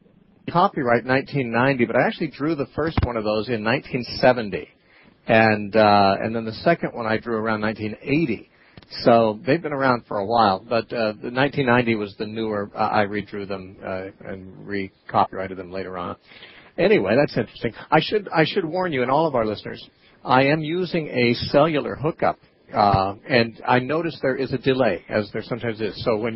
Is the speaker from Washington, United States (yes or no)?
no; Santa Cruz, California, United States; First caller today is Nikos from Santa Cruz in my hometown.